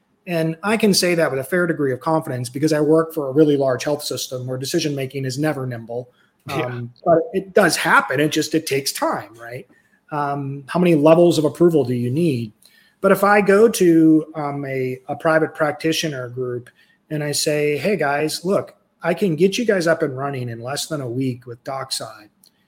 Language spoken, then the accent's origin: English; Southeast, United States; I grew up in the Southeast.